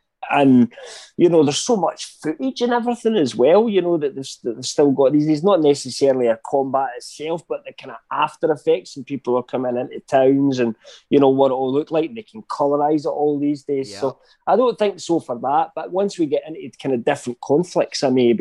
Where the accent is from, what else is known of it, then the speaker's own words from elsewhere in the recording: United Kingdom; I come from Britain